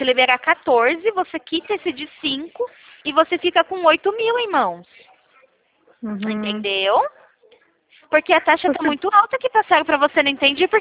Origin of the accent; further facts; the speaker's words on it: São Paulo, Brazil; eu sou de São Paulo.